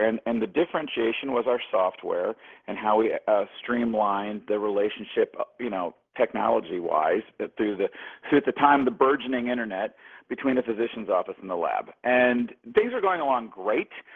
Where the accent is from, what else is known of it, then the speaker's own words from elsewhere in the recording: Detroit, Michigan, United States; Both my parents met when they were police officers in Detroit, and then I was raised in Detroit till the riots and grew up outside, went to Michigan.